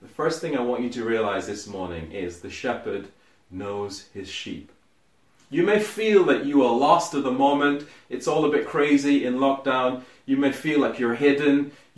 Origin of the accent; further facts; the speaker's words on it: Guyana; I grew up in Guyana in South America, a third world country